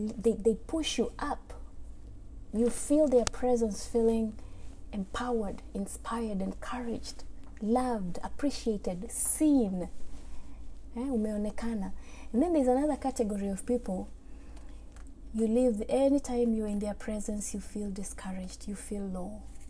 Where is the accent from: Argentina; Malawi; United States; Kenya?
Kenya; But the last 1 week has been the most difficult for all of us as a Kenyan community.